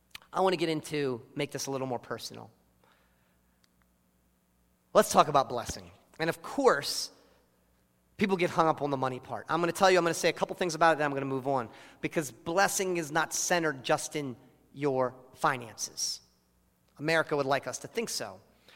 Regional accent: United States; Because we're American, because we're stubborn, because it's hard, because we're taught differently.

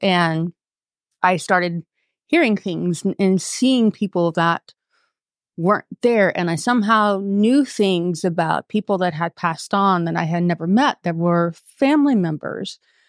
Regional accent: the South, United States; growing up in the South in a strict Catholic family.

